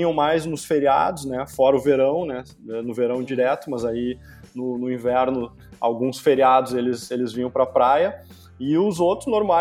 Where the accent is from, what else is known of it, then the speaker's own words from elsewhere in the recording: Porto Alegre, Rio Grande do Sul, Brazil; moved away as an adult; na verdade eu moro na praia há 15 anos, eu digo apenas 15 anos porque eu vivi outros 30 em Porto Alegre, né? Então eu nasci lá e vivi os meus 30 primeiros anos de vida, eu vivi em Porto Alegre